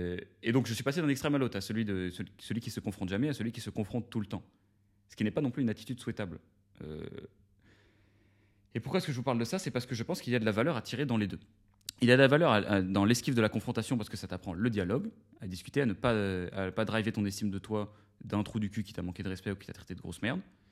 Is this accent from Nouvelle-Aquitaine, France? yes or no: no; Versailles, Île-de-France, France; Notamment parce que j'ai grandi à Versailles, et donc Versailles, c'est une ville qui a un lot de caractéristiques très précises